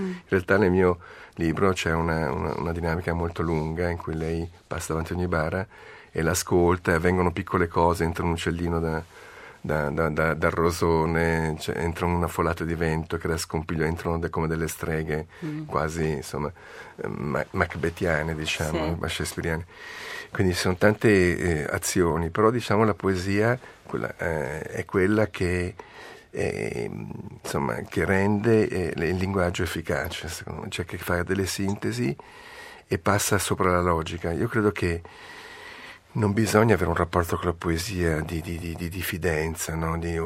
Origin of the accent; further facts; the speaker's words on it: Veneto, Italy; Io sono veneto e sono nato in un territorio dove essere cattolici faceva parte della nostra cultura